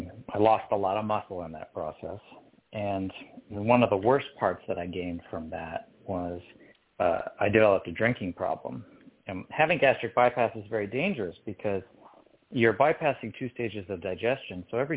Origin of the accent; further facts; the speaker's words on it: Vancouver, Washington, United States; So I'm from Washington State, was born and raised here in Vancouver, Washington, and I was an obese kid.